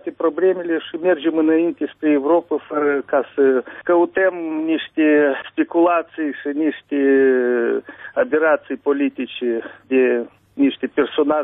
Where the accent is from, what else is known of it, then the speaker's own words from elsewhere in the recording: Chișinău, Moldova; dacă eu m-am născut aici în Chișinău și toată copilăria și tinereța a trecut în spațiu acest, chiar și dacă vorbesc în general limba rusă, dar am crescut aici